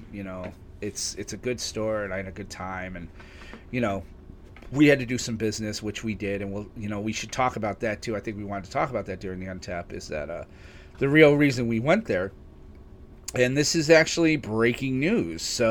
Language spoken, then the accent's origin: English; United States; I hate delayed gratification. I'm an American, damn it.